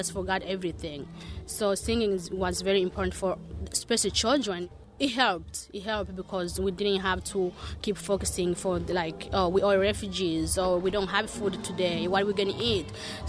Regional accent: Tanzania; moved away; also born or lived in Congo; I was born in Congo because we have to move to look for the peace. So I was born there, and I actually grew up in Tanzania in a refugees camp, and now I'm here.

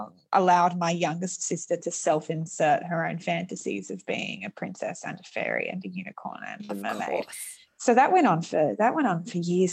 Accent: Sydney, New South Wales, Australia; I grew up in Western Sydney

